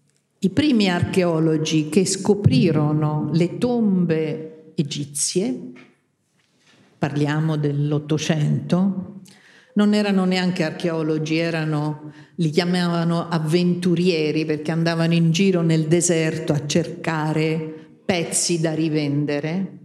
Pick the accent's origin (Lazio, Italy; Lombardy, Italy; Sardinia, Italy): Lazio, Italy; Rome; perché io romana là su in cima non ci sono mai arrivata